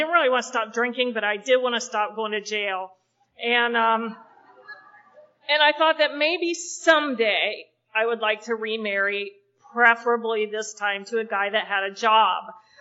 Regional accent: Oxford, Ohio, United States; So I grew up in Oxford, Ohio. That was my first resentment. I did not want to be from Ohio. I didn't want to grow up in Ohio. I thought Ohio was uncool.

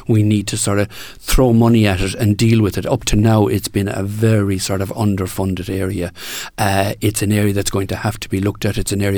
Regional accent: Ireland; that's not something we as Irish people are great at doing.

